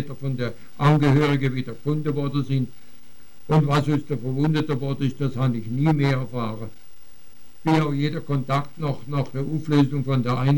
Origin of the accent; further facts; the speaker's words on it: Konstanz, Baden-Württemberg, Germany; Ein knappes halbes Jahr später dann in meine Heimat dort nach Konstanz.